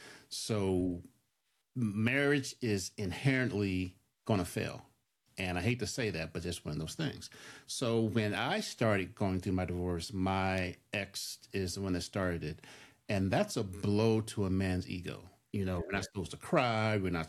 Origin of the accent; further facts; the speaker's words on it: Colorado Springs, Colorado, United States; I hail from Colorado Springs, Colorado. And yes, there are black people in Colorado Springs, Colorado.